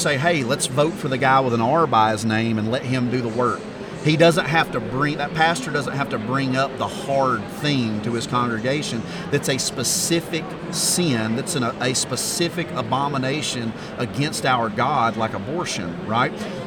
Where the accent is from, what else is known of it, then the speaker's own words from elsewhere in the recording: the South, United States; I deal with this a lot growing up in the South.